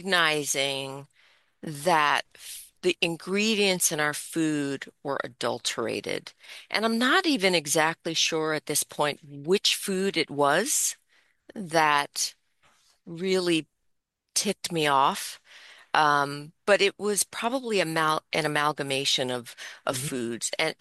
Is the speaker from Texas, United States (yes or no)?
no; New York City, New York, United States; I was a young entrepreneur, born and raised in New York City, and worked in that industry for many, many years